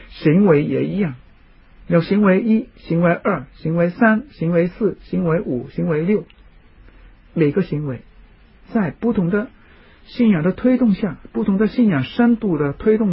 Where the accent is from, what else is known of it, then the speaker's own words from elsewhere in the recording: Hong Kong; 我好奇怪哦，我从香港来，我好奇怪。